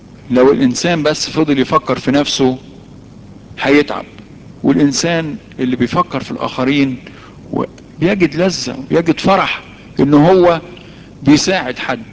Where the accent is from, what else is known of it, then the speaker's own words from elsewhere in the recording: Egypt; دايما احنا عندنا في مصر ايه، دايما فينا طبع تثبيط الهمم